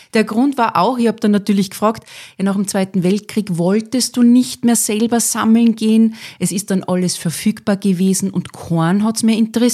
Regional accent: Salzburg, Austria; ich komme aus Salzburg

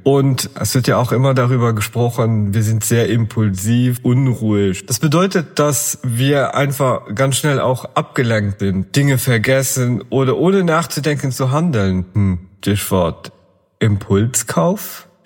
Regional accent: Luxembourg; moved away as an adult; ich komme ja ursprünglich aus Luxemburg, habe über 30 Jahre da gelebt und naja, irgendwie die Liebe und die Arbeit hat halt dafür gesorgt, dass ich irgendwo hier oben geblieben bin.

